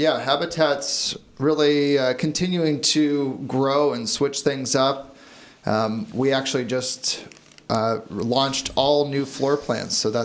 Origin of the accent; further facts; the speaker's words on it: California, United States; I am a native to the North Bay, born and raised in Sonoma County